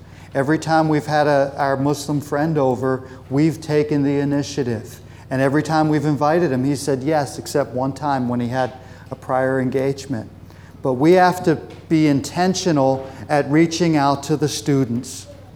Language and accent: English; Egg Harbor City, New Jersey, United States; also born or lived in Germany; I was born in Germany. My dad was in the military. I grew up in Egg Harbor City, New Jersey, which is just outside of Atlantic City. I grew up in a town which was predominantly black and Puerto Rican.